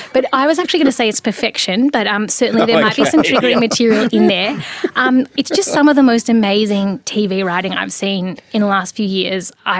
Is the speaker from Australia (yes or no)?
yes; Australia; that if you do get a chance to look at it more closely are incredibly compelling as an Australian.